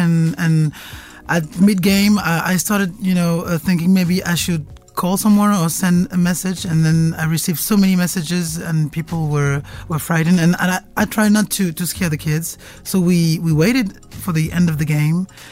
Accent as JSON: {"language": "English", "country": "Cameroon", "tie": "born there", "said": "I was born in Cameroon, and people are killed every day in Cameroon"}